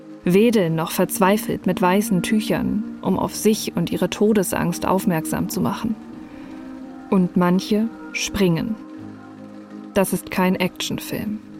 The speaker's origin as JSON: {"language": "German", "region": "Berlin", "country": "Germany", "tie": "born or raised there", "said": "Ich bin in Berlin groß geworden"}